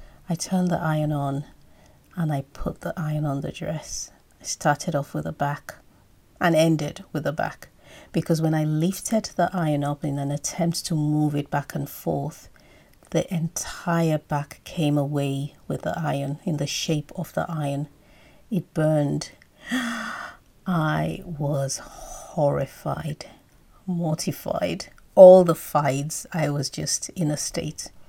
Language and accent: English; Benin City, Edo, Nigeria; As a child growing up in Benin, I recall church. That was a major part of Easter.